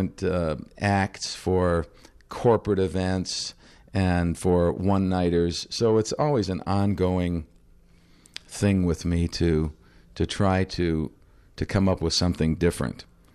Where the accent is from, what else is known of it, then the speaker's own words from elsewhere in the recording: Chicago, Illinois, United States; Well, Chicago is my hometown. I grew up not too far from your neighborhood on the northwest side.